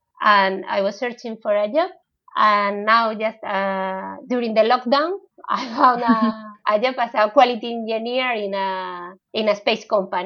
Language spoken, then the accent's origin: English; Plasencia, Extremadura, Spain; English is a second language; also born or lived in Malpica; I am 35 years old. I was born in Plasencia. It's a little city in the north of Extremadura. There is a region in the south of Spain close to Portugal. And then I grew up between Plasencia and Malpica.